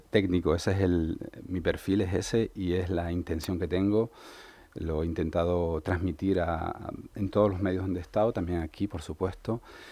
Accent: Canary Islands, Spain; lo digo yo que soy de Gran Canaria, no soy nada sospechoso

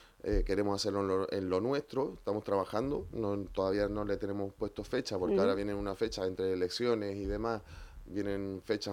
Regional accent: Canary Islands, Spain; a pesar de haber nacido en Gran Canaria, yo me siento majorero. Yo llevo desde que tengo 8 años en la isla, me he

